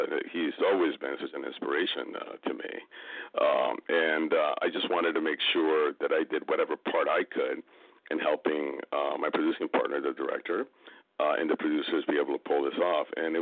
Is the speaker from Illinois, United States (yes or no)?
yes; Chicago, Illinois, United States; And I came out here from Chicago. That's where I'm from.